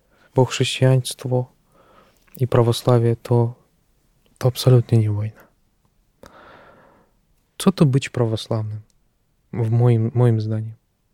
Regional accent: Russia; now in Poland; jestem z Rosji, że pochodzę z Rosji, że mam to obywatelstwo.

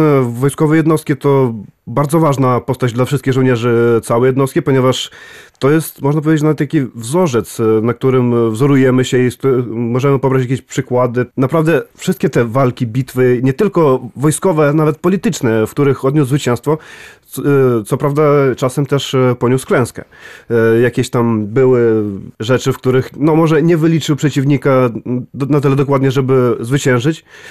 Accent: Lviv Oblast, Ukraine; Polish is a second language; Tak, no rzecz w tym, że wychowałem się blisko od polskiej granicy. Wychowałem się w obwodzie lwowskim, niedaleko Ustrzyk Dolnych.

